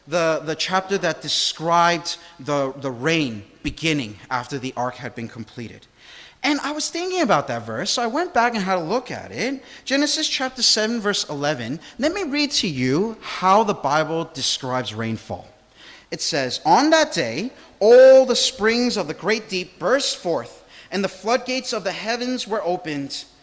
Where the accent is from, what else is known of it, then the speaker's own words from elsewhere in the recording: United States; Growing up in the States, there used to be a joke